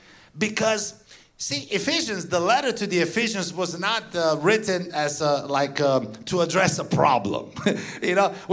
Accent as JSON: {"language": "English", "region": "Transylvania", "country": "Romania", "first_language": "Romanian", "second_language": "English", "said": "I hope you understand my accent. You know, I come from Transylvania. I may, hope I don't, you know, start speaking in Romanian here."}